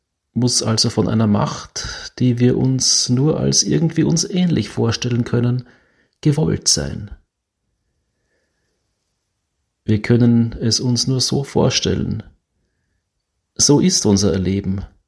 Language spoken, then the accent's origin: German; Graz, Styria, Austria; in meiner Heimatstadt Graz in Österreich